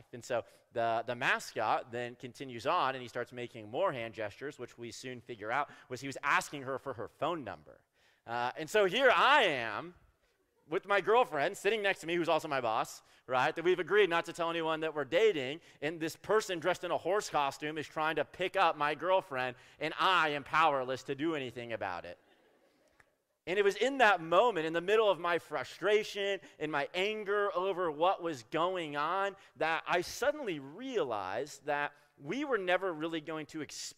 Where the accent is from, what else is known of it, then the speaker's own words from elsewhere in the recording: California, United States; We're both from California, went to a state school there on the coast of California.